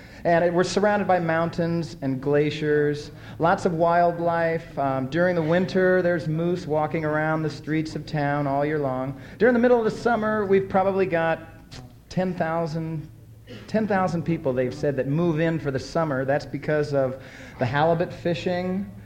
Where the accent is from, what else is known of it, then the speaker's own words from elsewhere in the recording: Oakland, California, United States; moved away as an adult; I moved up 8 years ago. I was born and raised in the Bay Area, Oakland, California.